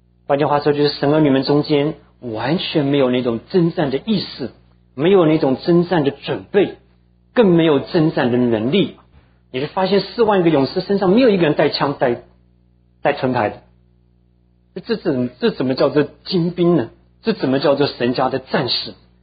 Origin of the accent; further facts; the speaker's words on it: Taiwan; now in United States; 所以我小的时候在台湾长大，我父母亲都当然也在这里啊